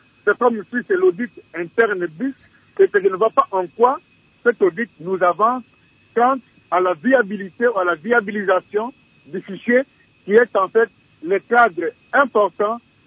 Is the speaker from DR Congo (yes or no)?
yes; Tanganyika, DR Congo; Moi-même, je viens du Congo profond, le territoire de Katakokombe.